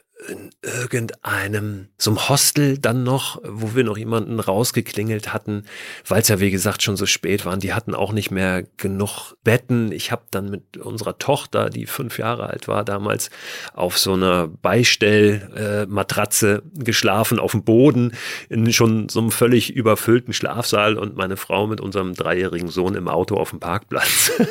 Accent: Germany; Ich musste dann aber kleinlaut zurückschreiben, Jeremy, wir sind Deutsche und das meine ich dann mit deutscher Spießigkeit.

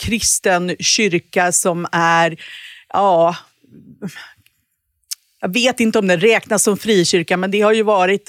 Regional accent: Dalarna County, Sweden; Och jag var hemma i Dalarna på sommarlovet

